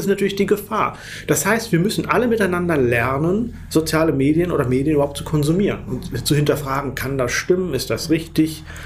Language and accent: German; Hollern-Twielenfleth, Lower Saxony, Germany; Ich bin dann im Dorf in Norddeutschland groß geworden, Holland-Thielenfleet.